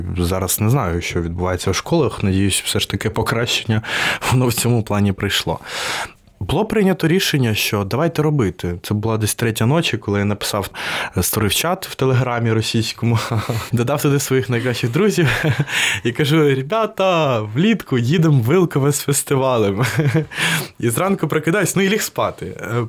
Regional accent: Vylkove, Odesa Oblast, Ukraine; я з Одещини, з регіону України, де Україна була номінальною, як я завжди кажу, тому що єдине, що пов'язувало на той час нас з Україною, це герб на школі чи прапор біля входу. І на цьому все. Я вчився в школі по програмі «Руська школа».

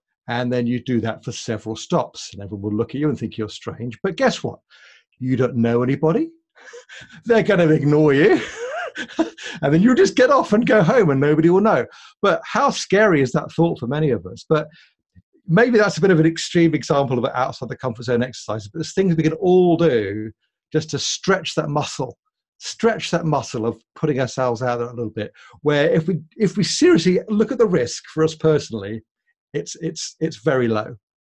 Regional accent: United Kingdom; I'm a British guy.

